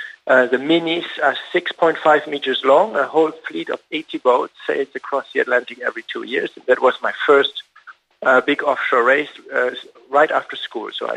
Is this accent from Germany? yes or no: yes; Hamburg, Germany; I'm on dry land in my hometown in Hamburg in Germany.